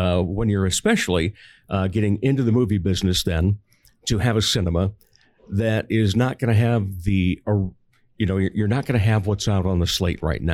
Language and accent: English; Rock Rapids, Iowa, United States; I grew up down in Rock Rapids.